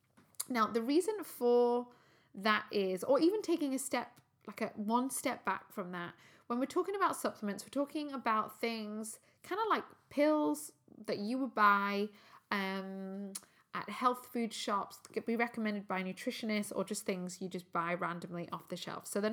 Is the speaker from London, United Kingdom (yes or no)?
no; Newcastle, North East England, United Kingdom; accent: Geordie; I grew up in Newcastle and my Geordie accent isn't that great.